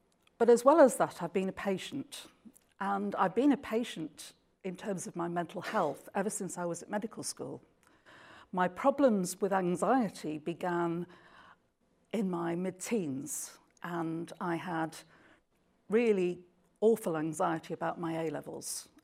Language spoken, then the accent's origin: English; England, United Kingdom; accent: northern; in the north of England. I think the furthest south I've ever lived is Sheffield, which gives you some idea of, I'm a northerner. I'm sure you can tell that from my accent anyway.